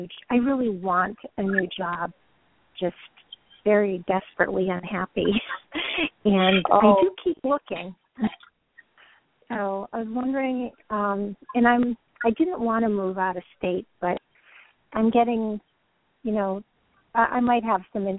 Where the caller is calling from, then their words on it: California, United States; I'm calling from California.